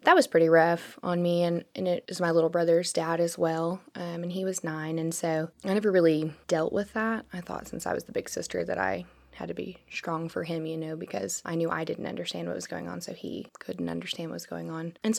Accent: Arkansas, United States; also born or lived in Colorado Springs; I was born in Colorado Springs, and we lived there until I was six. My parents divorced, and we moved to Arkansas because my grandparents lived here.

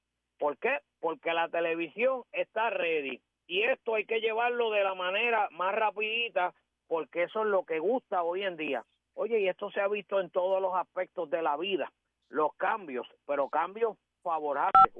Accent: Puerto Rico; nosotros como boricuas, a mí particularmente lo digo

